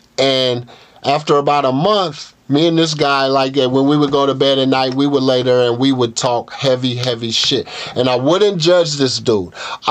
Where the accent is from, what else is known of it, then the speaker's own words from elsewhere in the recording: Lawrence, Kansas, United States; But I'm from Lawrence, and there's only one other dude in there from Lawrence